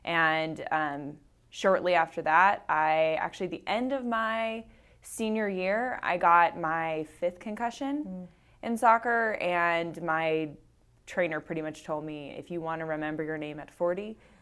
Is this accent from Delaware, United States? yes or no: no; California, United States; now in Folsom, United States; I grew up in Orange County.